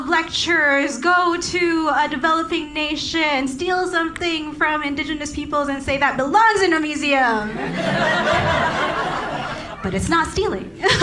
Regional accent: Philippines; But the fact that I'm Filipino

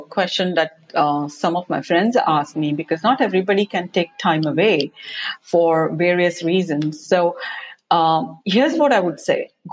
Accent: India; growing up in India in a small little town, I would always wonder, how is it like on the other side of people or on the other side of the world?

